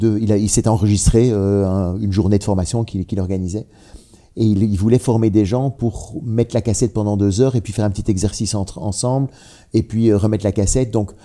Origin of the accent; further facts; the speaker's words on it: Belgium; On est belge, je suis belge.